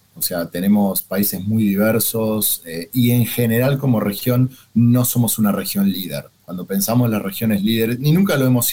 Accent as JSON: {"language": "Spanish", "country": "Argentina", "said": "en mi caso soy argentino, está también el asado"}